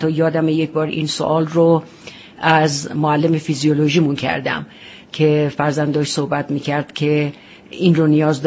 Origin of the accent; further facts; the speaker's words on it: northern Iran, Iran; در این حال که بچگیم رو من خیلی در طبیعت شمال گذروندم